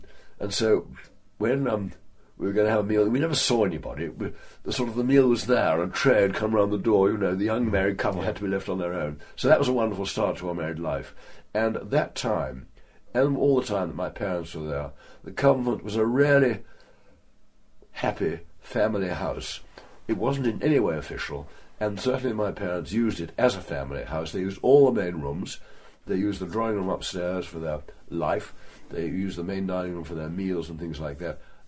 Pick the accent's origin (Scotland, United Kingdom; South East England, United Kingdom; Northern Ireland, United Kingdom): South East England, United Kingdom; Aldershot; born there; Well, I mean, I was born in Aldershot, which is a lovely military start to a life.